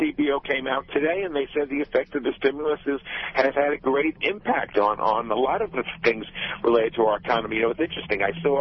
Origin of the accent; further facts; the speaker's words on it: New York, United States; And as a New Yorker, you know, I feel the pain even more than anybody else because we were attacked. New York was attacked.